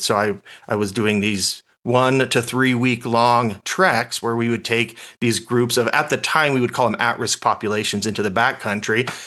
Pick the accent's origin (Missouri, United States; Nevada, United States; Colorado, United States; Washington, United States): Nevada, United States; Las Vegas; And so growing up in Vegas, we don't have wonderful access to the outdoors. So I grew up traveling.